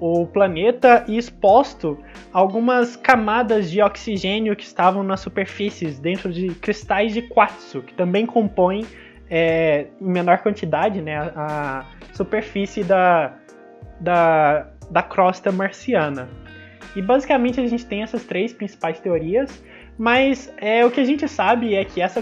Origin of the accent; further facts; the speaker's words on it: Minas Gerais, Brazil; eu sou mineiro, pra quem não sabe.